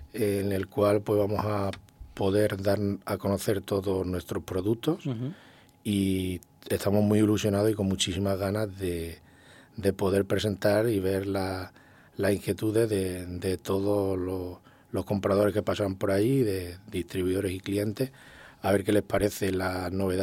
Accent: Estepa, Andalusia, Spain; yo como siempre con mucho cariño a mi tierra, a Estepa

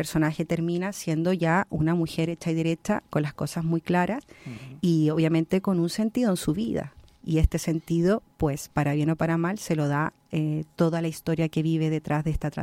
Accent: Chile; porque yo soy de Chile, tal como lo describiste tú en la biografía

